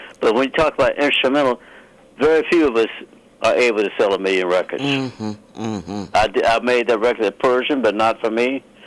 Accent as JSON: {"language": "English", "town": "Pittsburgh", "region": "Pennsylvania", "country": "United States", "tie": "born or raised there", "said": "And in Pittsburgh, my hometown, that also houses"}